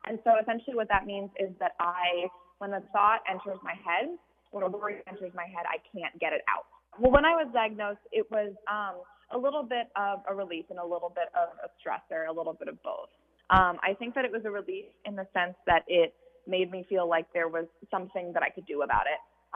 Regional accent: Des Moines, Iowa, United States; I'm from Des Moines, Iowa, and I'm 17 years old.

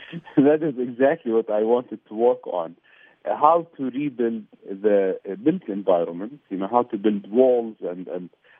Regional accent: Baghdad, Baghdad Governorate, Iraq; I grew up in Baghdad. As I mentioned, I was born there.

